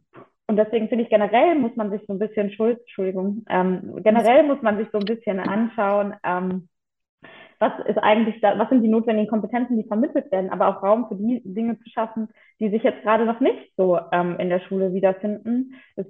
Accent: North Rhine-Westphalia, Germany; ich komme aus NRW.

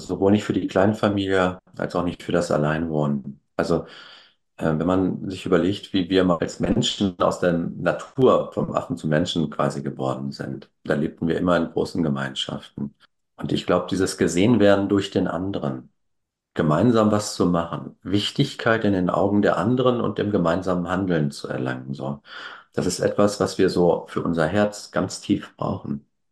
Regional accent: Berlin, Germany; ich komme ja aus Berlin

